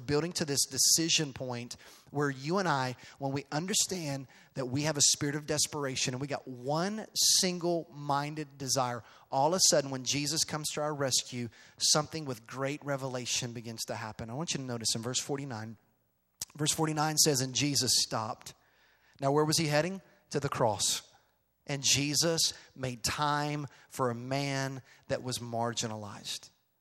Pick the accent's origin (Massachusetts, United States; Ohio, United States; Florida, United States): Florida, United States; Orlando; also born or lived in Charlotte; When I was in the third grade, we moved to Orlando, Florida from North Carolina. I was born in Charlotte, and then was raised in Orlando.